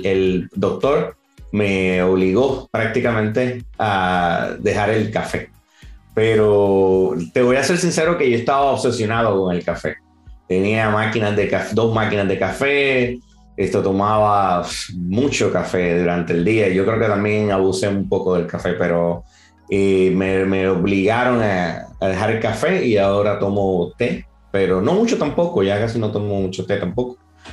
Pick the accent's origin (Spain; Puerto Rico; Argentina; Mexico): Puerto Rico; now in London, United Kingdom; soy originalmente de Puerto Rico y esto, tengo mucha familia en Puerto Rico, trato de visitarlos aunque sea por lo menos una vez al año.